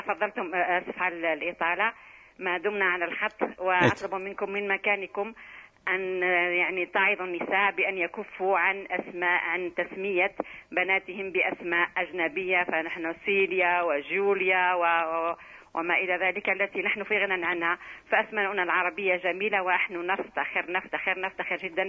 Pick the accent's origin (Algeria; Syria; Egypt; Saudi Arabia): Algeria; متداول عندنا في الجزائر بكثرة.